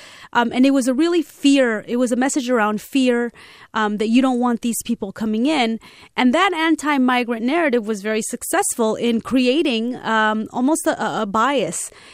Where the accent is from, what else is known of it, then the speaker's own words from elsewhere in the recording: California, United States; So I grew up in California, and I remember 1994, Governor Wilson